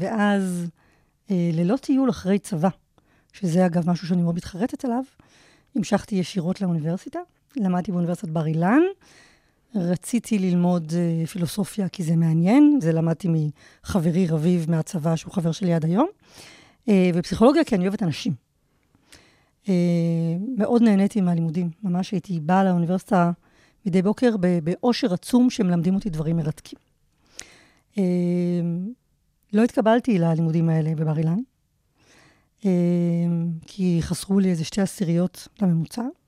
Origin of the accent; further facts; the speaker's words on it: Kfar Haim, Central District, Israel; אז נולדתי וגדלתי בכפר חיים, שזה מושב ליד נתניה. גם הוריי נולדו וגדלו בכפר חיים, וכך מעולם לא הייתה לי סבתא בעיר. אז אני כפרייה ב-100%.